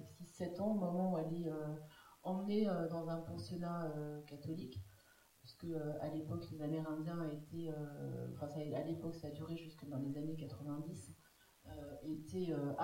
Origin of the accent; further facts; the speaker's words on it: Paris, Île-de-France, France; Je viens de Paris. Je suis allée à Paris, j'habite Seine-Saint-Denis